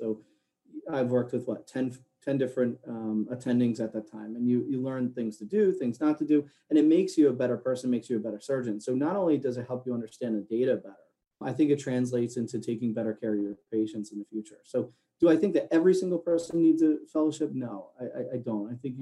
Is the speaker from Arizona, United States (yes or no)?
no; Philadelphia, Pennsylvania, United States; now in Boston, United States; I'm from the Philadelphia area. She's from the Boston area. So we moved to Boston, right?